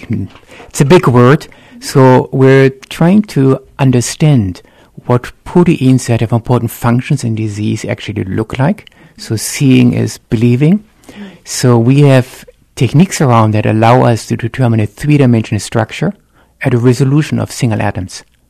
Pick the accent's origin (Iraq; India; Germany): Germany; moved away as an adult; also born or lived in Dallas, United States / Northern Ireland; I'm originally from Germany, and I've got my undergrad and graduate degrees from Germany